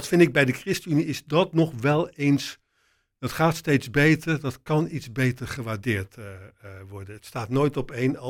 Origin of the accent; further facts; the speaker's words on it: Heveadorp, Gelderland, Netherlands; de omgeving waar ik ben opgegroeid. En dat is in een bosrijke omgeving. Het heet Hevea-dorp. Nou, velen kennen het niet, maar dat is vergelijkbaar als hier met Agneta-park. Een sociale woningbouwproject van een fabriek in de gemeente Renkum. Het ligt tussen Wageningen en Oosterbeek.